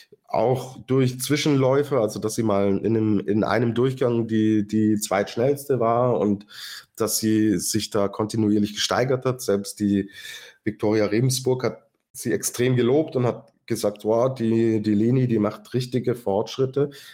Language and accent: German; Austria; als Österreicher